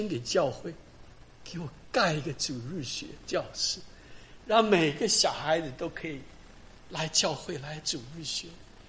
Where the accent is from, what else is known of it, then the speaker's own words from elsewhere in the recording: Taiwan; moved away as an adult; now in United States; 我自己很清楚，我从台湾过来来读书，我也没有什么钱，我家也没有什么钱。